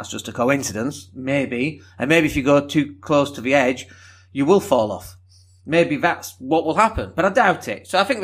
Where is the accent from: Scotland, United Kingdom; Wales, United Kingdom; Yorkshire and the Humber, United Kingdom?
Yorkshire and the Humber, United Kingdom; Leeds; accent: broad northern; People talk about my accent. They go, oh, you don't sound like you're from Leeds. I'm like, you are kidding me, right? I've got a very broad accent.